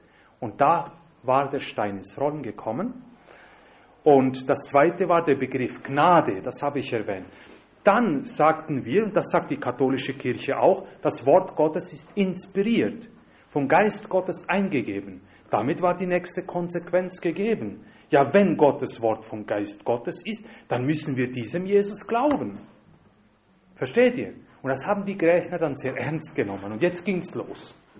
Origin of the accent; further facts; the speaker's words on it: Italy; German is a second language; wie in Südamerika, Polen oder ebenso auch bei uns in Italien